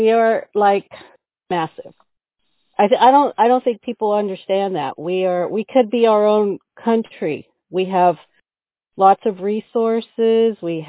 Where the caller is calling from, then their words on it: California, United States; Northern, outside of San Francisco.